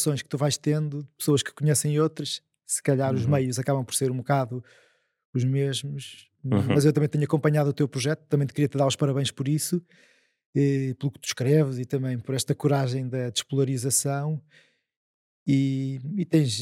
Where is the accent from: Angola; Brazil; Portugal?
Portugal; Coimbra, Centro; Então, eu nasci em Coimbra. O meu pai era professor na Faculdade de Medicina, a minha mãe era médica, fiz o meu liceu todo em Coimbra, nós somos 5 irmãos, mas o meu pai tinha uma casa no Minho, em Ponte da Barca